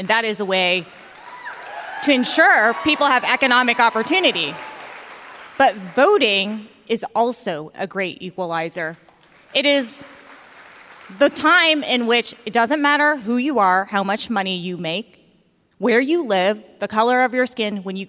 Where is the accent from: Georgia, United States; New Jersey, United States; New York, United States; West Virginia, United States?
Georgia, United States; Augusta; And when I was young, growing up in Augusta, Georgia, I knew, yeah, Augusta in the house.